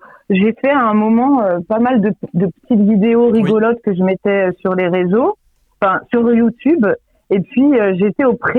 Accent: Angers, Pays de la Loire, France; Je viens d'Angers, en fait.

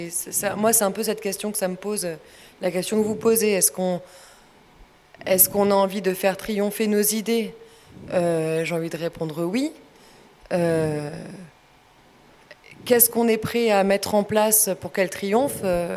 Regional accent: Toulouse, Occitanie, France; Alors moi, je viens d'une petite bourgade du sud-ouest de la France

